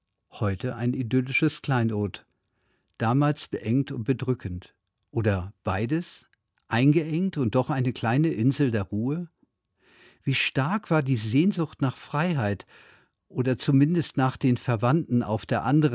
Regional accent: Schleswig-Holstein, Germany; eher wie die großen Gutshäuser, die ich aus meiner Heimat in Schleswig-Holstein kenne.

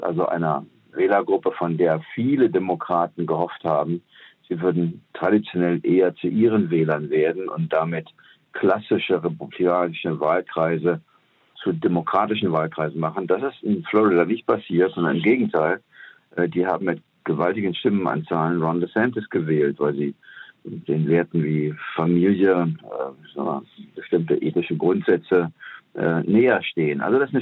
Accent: Germany; Ich meine, als Deutscher muss man immer ein bisschen vorsichtig sein.

